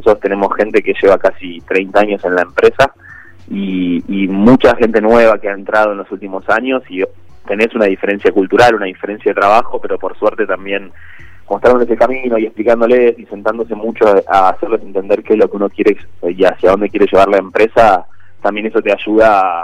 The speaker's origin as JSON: {"language": "Spanish", "town": "Bahía Blanca", "region": "Buenos Aires Province", "country": "Argentina", "moved": "as an adult", "lives_now": "Buenos Aires, Argentina", "said": "yo soy de Bahía Blanca. Nuestra empresa familiar está basada en Bahía Blanca."}